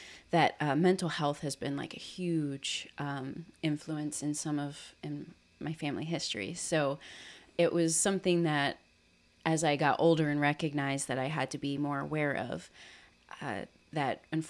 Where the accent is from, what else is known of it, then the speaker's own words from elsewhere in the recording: Palmyra, Pennsylvania, United States; I grew up in Palmyra. Okay. And then ended up going to Hershey, and I had a pretty close-knit family.